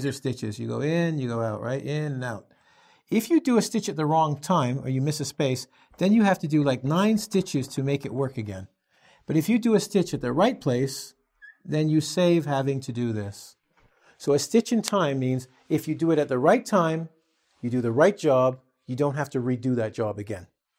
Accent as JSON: {"language": "English", "region": "England", "country": "United Kingdom", "said": "And he knew I was from England, and he goes, so do you guys have an English week?"}